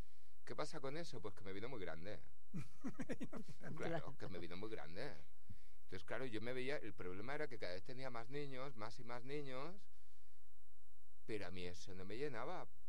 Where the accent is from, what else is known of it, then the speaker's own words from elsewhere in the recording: Murcia, Region of Murcia, Spain; born there; yo nací en Murcia. A ver … que nace en Murcia. Vengo de una familia muy de la Murcia profunda.